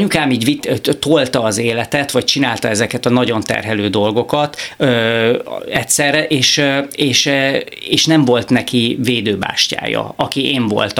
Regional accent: Eger, Heves, Hungary; also born or lived in Sweden / Spain; én meg a hugomot születtünk Svédországba, most már ides tovább 35 éve, és 3 évet éltem Svédországban, utána 1 évet Spanyolországban, és akkor elváltak a szüleim, és utána 4-5 éves voltam, amikor Magyarországra jöttünk, Egerbe

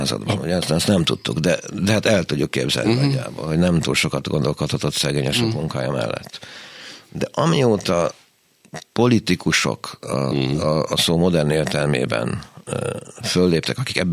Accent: Hungary; nem azért, mert mi magyarok vagyunk, mert mi azok vagyunk

